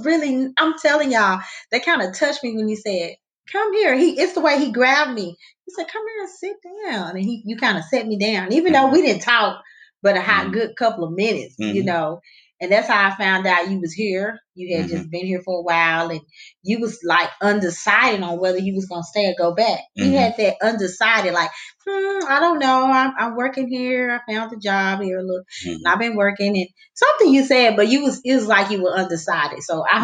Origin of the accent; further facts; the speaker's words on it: Texas, United States; my husband being from New York and I'm being from Texas.